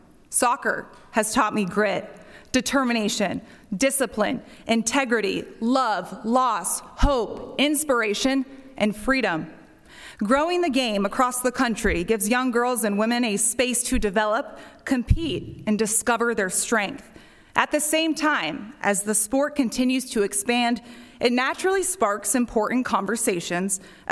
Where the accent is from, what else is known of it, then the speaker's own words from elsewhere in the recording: Columbus, United States; Born and raised in Columbus.